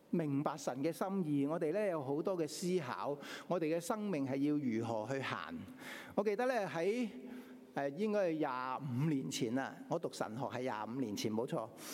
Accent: China; 其实我们中国人很重视孝道

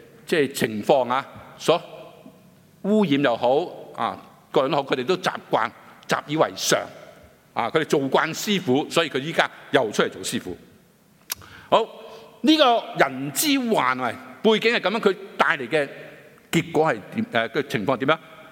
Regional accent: China; 所以中國人講好清楚，佢話你。病呢是从口入，但是祸呢就从口出。这些很清楚的，我中国人都有这些同样的智慧

